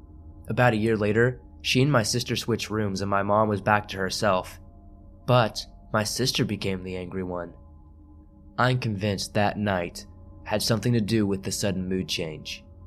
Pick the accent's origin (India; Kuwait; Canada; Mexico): Canada; Strathroy, Ontario; The house itself is located near my hometown of Strathroy, Ontario.